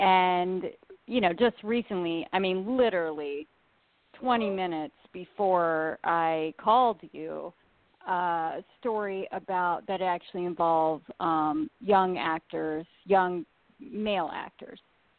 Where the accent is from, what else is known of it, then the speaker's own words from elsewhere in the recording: Indiana, United States; I'm from Indiana, you can believe where I'm from, like 99% of what people say to you.